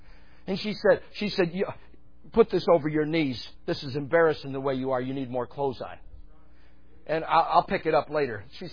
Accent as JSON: {"language": "English", "region": "New York", "country": "United States", "said": "I don't know how it's supposed to be said. I'm from New York."}